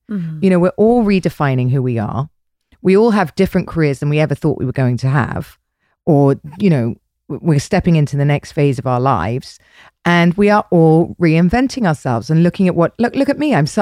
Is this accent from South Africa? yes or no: no; United Kingdom